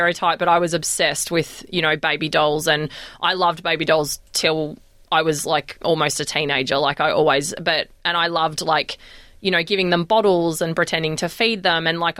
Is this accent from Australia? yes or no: yes; Melbourne, Victoria, Australia; also born or lived in Sydney / Eden; So originally I was born in Sydney 41 years ago and moved to Melbourne when I was around 8 years old.